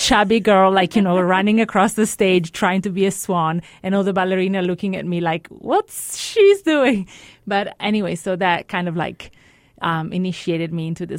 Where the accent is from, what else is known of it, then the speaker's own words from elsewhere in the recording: Italy; English is a second language; So I was born in Italy. I grew up in Italy.